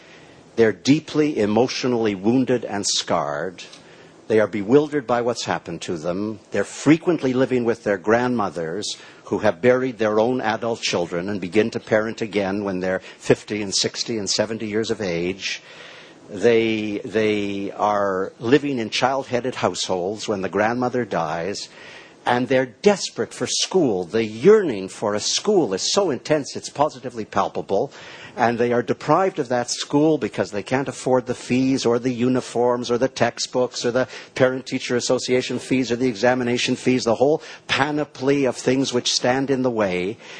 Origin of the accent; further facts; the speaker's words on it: Canada; You'll forgive me as a Canadian, a faintly invidious comment, but since my own country is involved, I can make it.